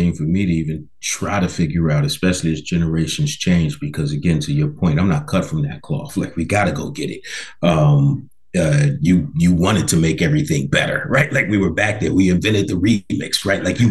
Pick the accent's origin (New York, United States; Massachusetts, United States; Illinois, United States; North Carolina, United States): Illinois, United States; Chicago; but I'm from Chicago. That was happening to me 30 years ago, right?